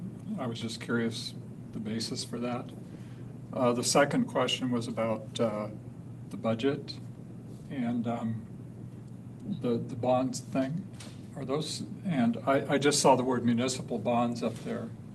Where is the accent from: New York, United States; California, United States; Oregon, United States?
California, United States; Palm Desert; from Palm Desert.